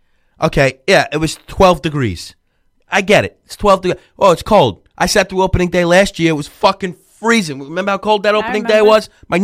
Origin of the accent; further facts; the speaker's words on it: Florida, United States; I come from Florida. I'm happy to be back.